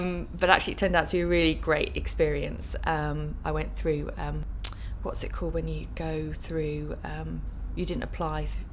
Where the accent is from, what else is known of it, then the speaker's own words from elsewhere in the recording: London, United Kingdom; I am 36 and I come from London, South London.